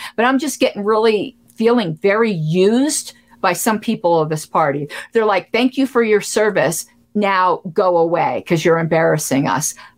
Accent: Colorado, United States; if they did that to Oregon, they could do it to Colorado.

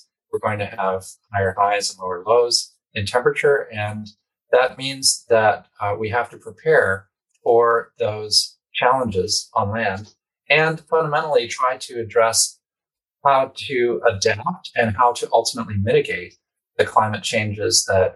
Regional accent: Woods Hole, Massachusetts, United States; In my hometown of Woods Hole, Massachusetts, the average temperature has increased more than 2 degrees Celsius

